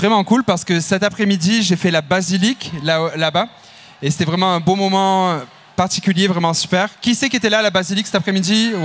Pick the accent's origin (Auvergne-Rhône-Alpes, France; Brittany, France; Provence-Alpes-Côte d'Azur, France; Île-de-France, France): Provence-Alpes-Côte d'Azur, France; Marseille; now in Montréal, Canada; Je viens de très loin, je viens de 6000 km d'ici, de Montréal. Et Montréal, qui est une ville extraordinaire. Mais je suis originaire de Marseille.